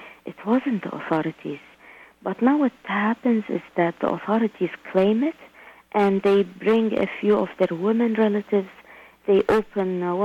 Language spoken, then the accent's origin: English; Baghdad, Baghdad Governorate, Iraq; moved away as an adult; I was born in Baghdad, and I lived most of my life in Baghdad. Most of my education I got in Baghdad. I worked as an architect there. Then I obtained my master's in Baghdad.